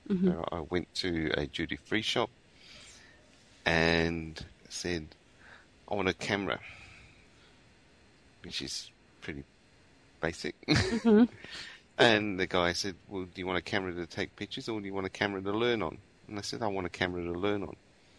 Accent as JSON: {"language": "English", "region": "North West England", "country": "United Kingdom", "lives_now": "Australia", "said": "I'm originally from Lancashire in England, which is, unfortunately, they've changed the boundary and it's now in Cheshire, but when I was there, it was in Lancashire, near Liverpool and Manchester, a little place called Warrington. And I've lost a lot of my accent."}